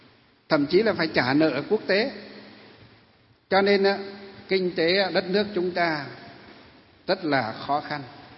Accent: Hòa Bình, Vietnam; Mặc dù chúng tôi được sinh ra ở tỉnh Hòa Bình. Tỉnh Hòa Bình là gì?

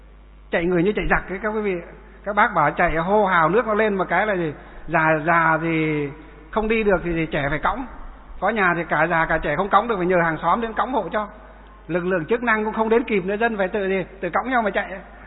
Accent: Lương Sơn, Hòa Bình, Vietnam; thì sáng nay tôi gọi điện vào trong bác chủ tịch huyện Lương Sơn, ở huyện của tôi á, quê hương của tôi á

